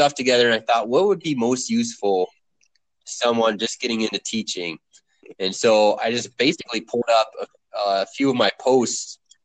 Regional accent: Indiana, United States; I was taking a class in Indiana near my hometown

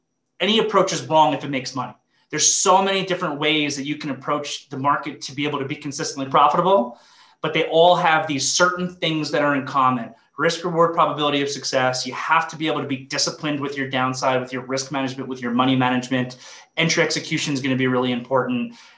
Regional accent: Long Island, New York, United States; So I grew up in Long Island, New York. I went to NYU for college.

